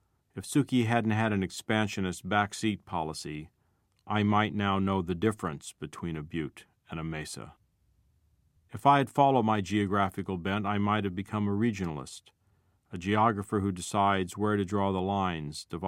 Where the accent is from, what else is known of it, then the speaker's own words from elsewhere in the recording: Kansas City, Missouri, United States; I grew up in Kansas City, which is what the real estate people might call equally convenient to either coast.